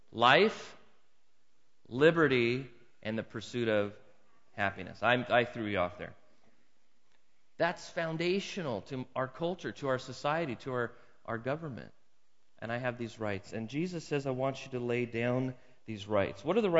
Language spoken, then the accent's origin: English; United States; Now, I'm an American through and through.